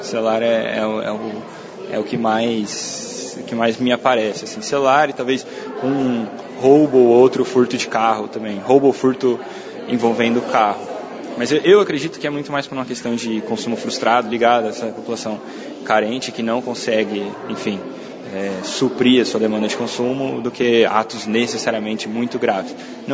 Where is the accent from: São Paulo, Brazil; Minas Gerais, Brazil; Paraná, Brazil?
São Paulo, Brazil; O meu parâmetro é o da minha cidade, né? Que eu sou de São Paulo, capital.